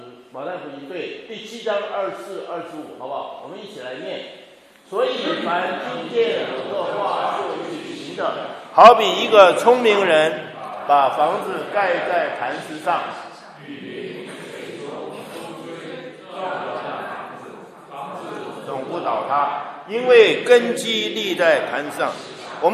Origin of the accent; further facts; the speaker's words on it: Chiayi, Taiwan; 我小的时候在嘉义，那个马路都摇起来了。那个我们住的都是，我父亲是中学的那个训导主任教员，那时候住的是日本式的房子。